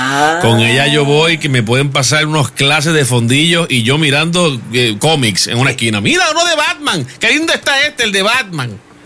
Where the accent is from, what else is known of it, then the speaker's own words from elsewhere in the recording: Puerto Rico; Yo soy boricua y yo no estoy en esa lista, para que sepa.